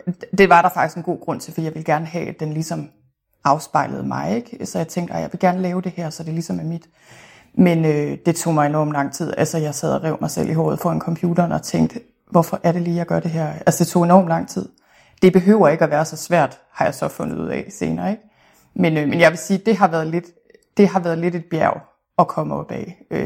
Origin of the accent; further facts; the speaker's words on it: North Denmark Region, Denmark; now in Bagsværd, Denmark; Altså, jeg er jo født og opvokset i Thy, kan jeg måske starte med at sige, som ligger i Nordvestjylland.